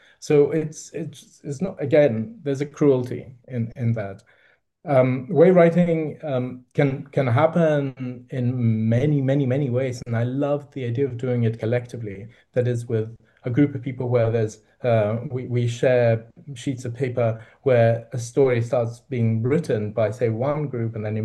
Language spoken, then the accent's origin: English; Greece; I'm from the Mediterranean, from Greece, rather than the big ocean.